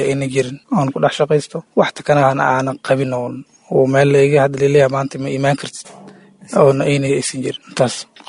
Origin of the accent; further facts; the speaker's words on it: Beledweyne, Hiiraan, Somalia; now in Buq, Somalia; waxaan joogaa magaalada Buq waxaan ka imid magaalada Beledweyne